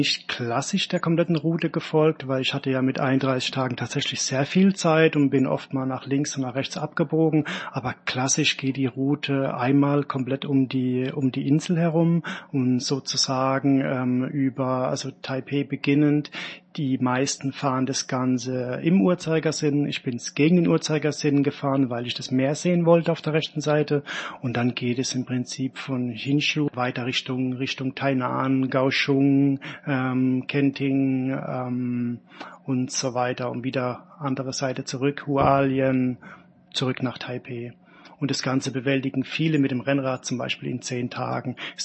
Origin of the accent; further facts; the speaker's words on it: Mannheim, Baden-Württemberg, Germany; Ich bin 45 Jahre alt, komme aus Mannheim